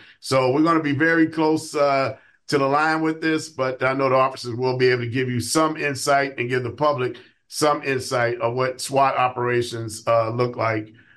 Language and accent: English; Chicago, Illinois, United States; So growing up in Chicago and working in Chicago my whole career, I was able to see this.